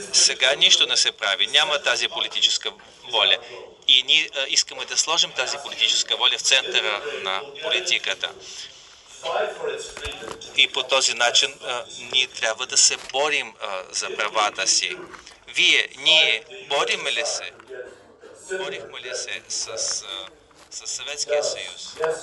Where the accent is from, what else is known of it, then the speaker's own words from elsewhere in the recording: Slovakia; Bulgarian is a second language; Аз съм от Словакия, но не говоря добре български, за съжаление, но мога да разбирам български, когато се говоря.